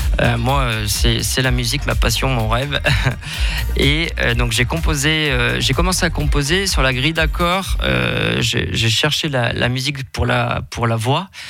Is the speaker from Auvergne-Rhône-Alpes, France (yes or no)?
yes; Auvergne-Rhône-Alpes, France; je viens d'Ardèche, à une heure au sud de Lyon, en France, un petit village de 600 habitants.